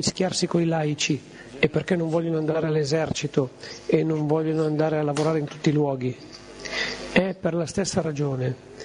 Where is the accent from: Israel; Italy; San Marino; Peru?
Israel; Tel Aviv, Tel Aviv District; Io vengo da Tel Aviv, lavoro in Tel Aviv.